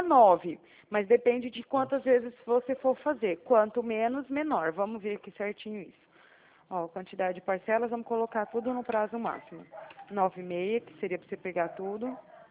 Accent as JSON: {"language": "Portuguese", "town": "Uberaba", "region": "Minas Gerais", "country": "Brazil", "said": "Eu sou lá de Uberaba, mas tô morando aqui. Pode ver que até o meu telefone é DDD34."}